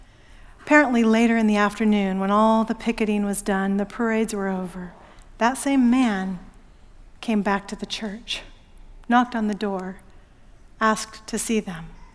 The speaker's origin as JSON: {"language": "English", "town": "Portland", "country": "United States", "tie": "born or raised there", "said": "I watched a story a couple of days ago from my hometown in Portland."}